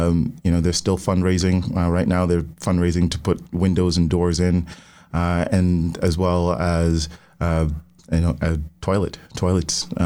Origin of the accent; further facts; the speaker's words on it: Portland Parish, Jamaica; I was born and raised in Portland, Jamaica. I lived in a district called Islington.